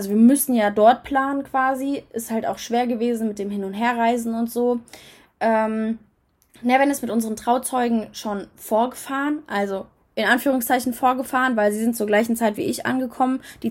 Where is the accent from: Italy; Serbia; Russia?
Serbia; German is a second language; Bei uns in Serbien ist natürlich auch viel Tradition, die mitgezogen wird und die wir machen müssen.